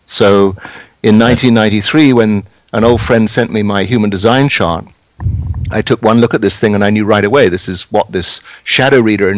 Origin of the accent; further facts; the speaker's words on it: England, United Kingdom; now in United States; You can tell from my accent, I didn't grow up in America, though I've spent a major part of my life here. I grew up in England and grew up on a farm.